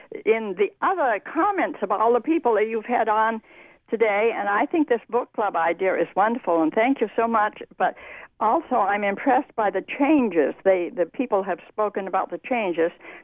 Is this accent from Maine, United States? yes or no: yes; Buckfield, Maine, United States; And I grew up in Buckfield, Maine, which is down what used to be the Maine Central Railroad connection between Rumford and either Auburn or Lewiston.